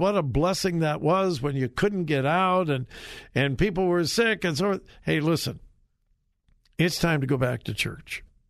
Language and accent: English; Columbus, Ohio, United States; we're from out of town. We're from Columbus, and we're just up here over the weekend